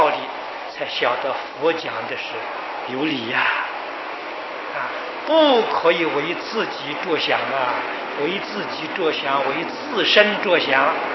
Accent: China; 我们中国人讲无债一身轻啊，啊，所以这一点，这是美国人比不上我们中国人，中国人不负债啊。

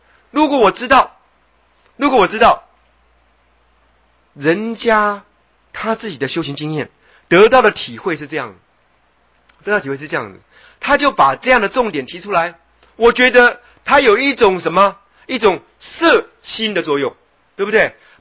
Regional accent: China; 记得我们中国人会有一种习惯

